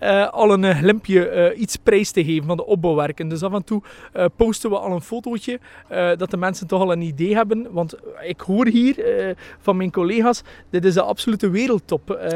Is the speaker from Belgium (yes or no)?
yes; Belgium; Ik blijf een Belg.